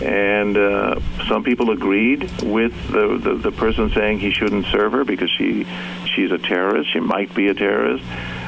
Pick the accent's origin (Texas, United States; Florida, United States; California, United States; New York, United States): Texas, United States; San Antonio; where I grew up in San Antonio, in poverty. We were migrant farm workers.